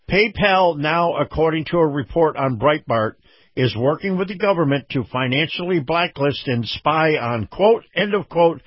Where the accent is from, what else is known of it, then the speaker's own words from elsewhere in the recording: Florida, United States; especially in my home state in Florida